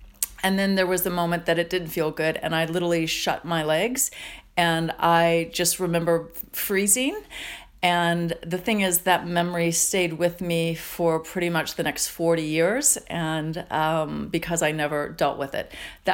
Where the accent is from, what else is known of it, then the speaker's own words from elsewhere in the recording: Indiana, United States; And I loved that it was in New York, because nobody would know me there. I was from Indiana.